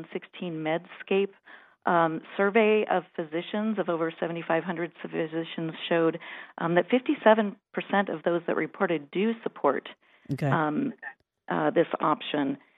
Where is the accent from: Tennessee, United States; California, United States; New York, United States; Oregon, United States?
Oregon, United States; I grew up in Oregon. And so this conversation has been a part of my and my family's lives for a very long time.